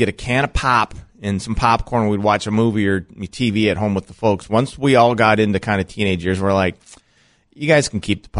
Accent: South Dakota, United States; My hometown is in Clark County.

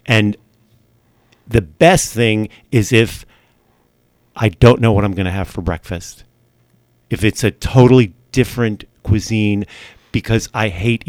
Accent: California, United States; also born or lived in New York; So I grew up there. I was actually born in New York. Mm-hmm. We moved. It was the dream to go west in 1962. And we started our lives in Southern California.

